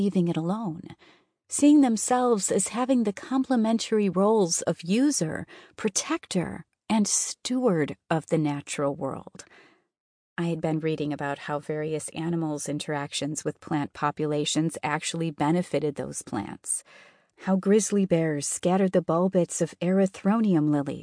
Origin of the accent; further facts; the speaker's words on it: California, United States; I began to wonder about the ways in which the native peoples of my home state, California, had managed wildland resources